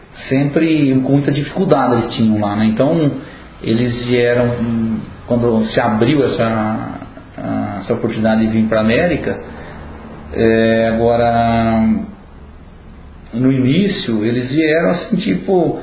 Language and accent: Portuguese; Santo Antônio da Alegria, São Paulo, Brazil; born there; Aí eles compraram a fazenda lá Santo Antônio da Alegria, onde eu nasci.